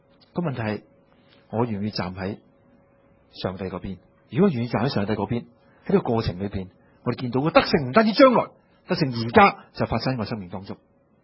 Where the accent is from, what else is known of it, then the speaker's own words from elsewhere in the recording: Hong Kong; 用我们香港人留下一个说话